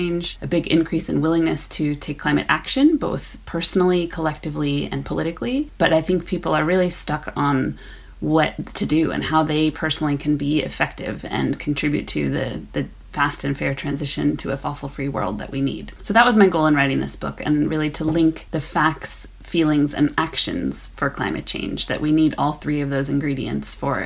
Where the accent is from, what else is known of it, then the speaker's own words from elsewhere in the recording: California, United States; in the vineyards where I grew up in California.